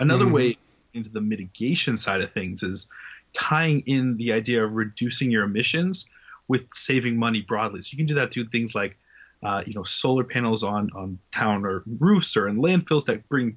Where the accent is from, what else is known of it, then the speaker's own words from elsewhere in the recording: Weymouth, Massachusetts, United States; whether it's Scituate or Cohasset or my hometown of Weymouth